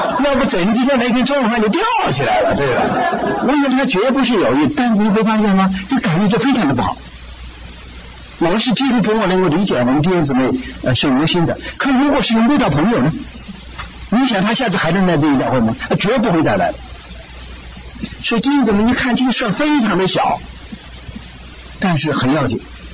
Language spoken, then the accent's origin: Chinese; China; 我是从大陆来的